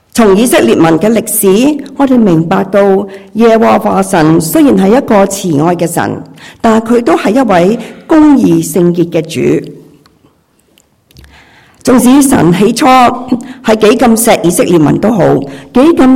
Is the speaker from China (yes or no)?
yes; China; 我们中国人最能够明白一点